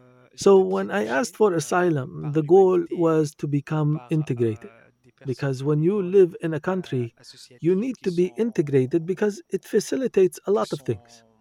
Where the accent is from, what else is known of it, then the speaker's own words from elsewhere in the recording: Darfur, Sudan; now in France; I am Sudanese. I was born in Darfur. It's a region that is located in Western Sudan, a region where there was lots of unrest, a genocide for several years.